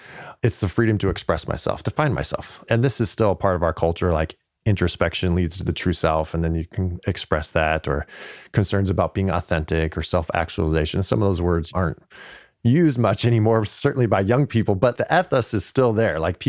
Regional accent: California, United States; So I was raised in California as Friendly Baptists, or Friendly Fundamentalists, Free Church kind of Baptist.

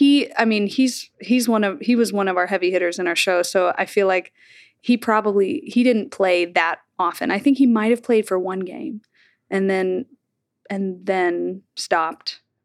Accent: Oklahoma, United States; now in New York, United States; I was raised in Oklahoma, but I've been here for about almost half the time that I've been raised in New York.

